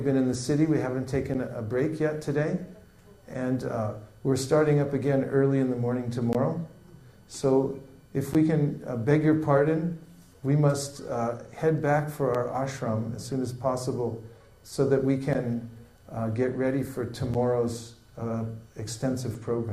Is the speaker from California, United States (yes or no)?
yes; California, United States; Let me say, I just want to check though and do a survey, because I come from California and things may be different out here.